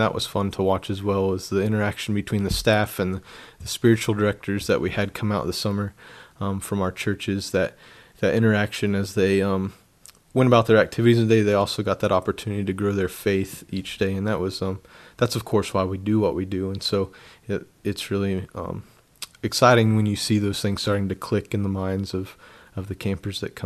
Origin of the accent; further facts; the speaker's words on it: Indiana, United States; also born or lived in Alabama; now in Iowa, United States; Yeah, I'm originally from Indiana and grabbed a passion for camping at a young age.